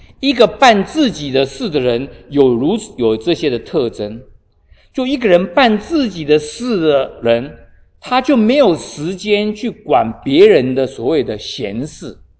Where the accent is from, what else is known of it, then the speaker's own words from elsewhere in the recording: Taiwan; now in United States; 我们从台湾来，有的时候来了美国久了呢